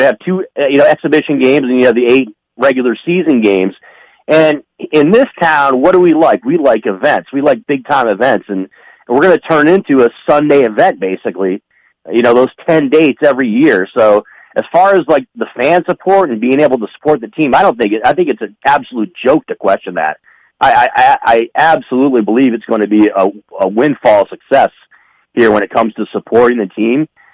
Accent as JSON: {"language": "English", "region": "Michigan", "country": "United States", "tie": "born or raised there", "said": "I'm a Detroit Lions fan. I grew up in Michigan"}